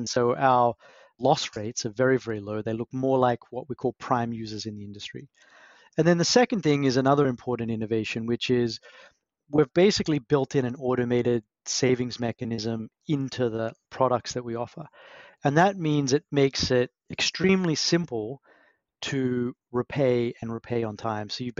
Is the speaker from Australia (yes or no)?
yes; Brisbane, Queensland, Australia; now in London, United Kingdom; But originally I'm from Australia. So grew up in Brisbane. And then my grandparents have a cattle property, a cattle ranch in American parlance in central Queensland.